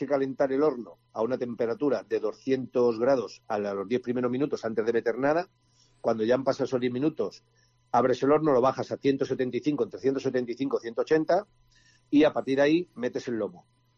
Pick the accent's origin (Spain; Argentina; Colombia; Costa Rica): Spain; como buenos españoles que somos todos